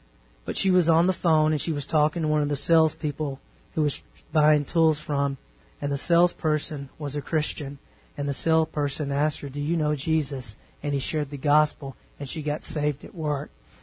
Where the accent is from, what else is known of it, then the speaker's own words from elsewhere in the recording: Texas, United States; Now, I grew up in East Texas, as you guys know, and my speech betrays me numerous times.